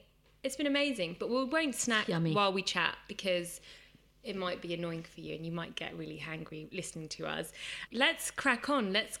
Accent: United Kingdom; And me, I'm British-Hindu-Punjabi with East African roots.

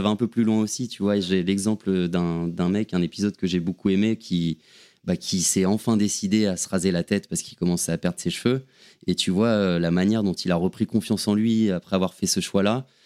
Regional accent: Paris, Île-de-France, France; je suis parisien, j'ai grandi à Paris et j'étais souvent entouré avec mes potes, machin. Et j'ai déménagé en 2016, je crois, à Aix-en-Provence pour le boulot pendant un an et demi.

